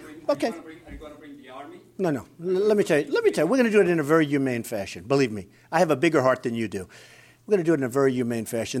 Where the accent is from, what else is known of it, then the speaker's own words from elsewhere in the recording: Queens, New York, United States; And I also had a church in Jamaica, Queens, when I grew up in Queens. And it was wonderful, First Presbyterian Church of Jamaica. And I was there for years. And that's where I went to Sunday school.